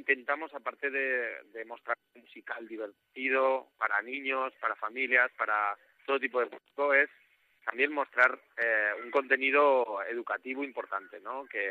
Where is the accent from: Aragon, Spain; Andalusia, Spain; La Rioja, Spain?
Aragon, Spain; Zaragoza; Sí, somos de Zaragoza, somos maños. Somos maños